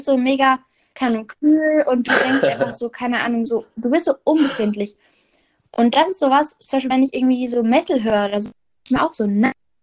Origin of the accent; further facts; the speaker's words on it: Germany; born there; ich bin nämlich Kroatin, also ich wurde hier in Deutschland geboren, aber meine beiden Eltern kommen daher.